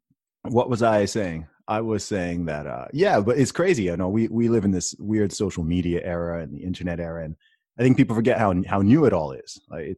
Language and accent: English; Saudi Arabia; now in United Kingdom; So I grew up in Saudi Arabia. Most of my teachers and stuff were American. I grew up surrounded by Americans, and then I'm British by nationality.